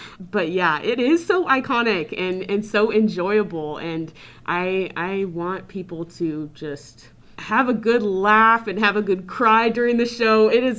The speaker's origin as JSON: {"language": "English", "town": "Arlington", "region": "Washington", "country": "United States", "tie": "born or raised there", "said": "Yeah, I was born and raised in Arlington, Washington, so this is home for me. But yeah, I've been working in Seattle through the years, so this is like home to me as well, even though I was, you know, brought up further north."}